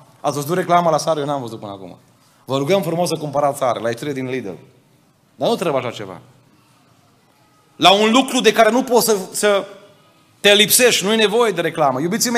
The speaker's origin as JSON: {"language": "Romanian", "town": "Arad", "region": "Arad County", "country": "Romania", "tie": "born there", "said": "Eu m-am născut în Arad."}